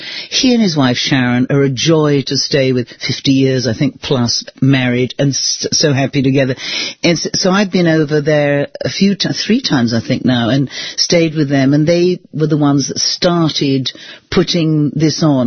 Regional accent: United Kingdom; you know, I'm British and we have strict timings

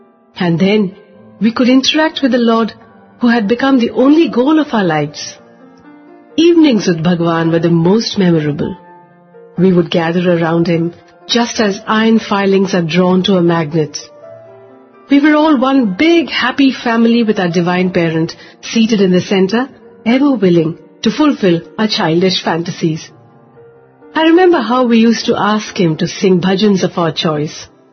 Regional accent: Kadapa, Andhra Pradesh, India; now in Chennai, India; I hail from Kadapa in Andhra Pradesh. Currently, I live in the city of Chennai in Tamil Nadu.

